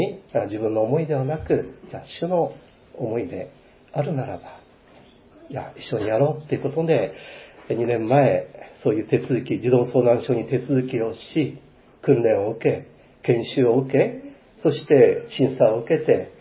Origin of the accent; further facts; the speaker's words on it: Niigata, Japan; 私はこの生まれ育った新潟県、この北陸地方で生涯あなたに仕えていきたいです。